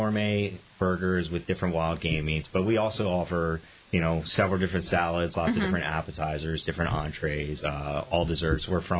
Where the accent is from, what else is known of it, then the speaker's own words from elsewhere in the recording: Columbia, Maryland, United States; also born or lived in Hawaii; Well, I'm actually originally from Columbia, Maryland.